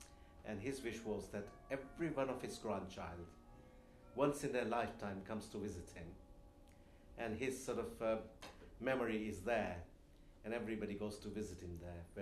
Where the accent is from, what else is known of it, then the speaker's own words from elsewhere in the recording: Vadodara, Gujarat, India; born there; I was born in Baroda. And I've still visited the building where I was born.